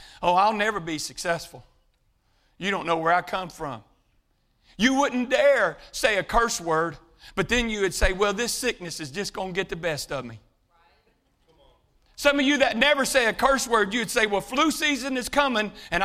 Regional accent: Houston, Texas, United States; I grew up in Houston, and I was born and raised at St. Luke's Medical Center. So growing up in Houston, I've always been a sports fan, and I like the Astros.

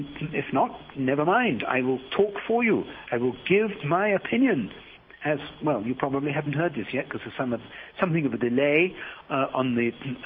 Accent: United States; now in China; As an American, I am extremely concerned about this bill.

